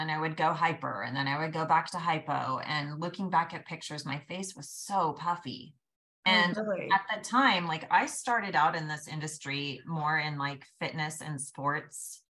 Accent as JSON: {"language": "English", "region": "California", "country": "United States", "lives_now": "Orange County, United States", "said": "At the time I'm from Northern California, but I'd been living in Orange County for over 10 years"}